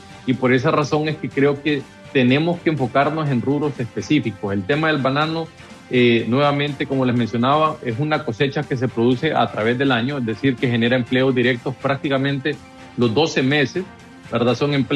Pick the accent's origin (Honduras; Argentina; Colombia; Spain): Honduras; nosotros como hondureños estamos consumiendo bastantes combustibles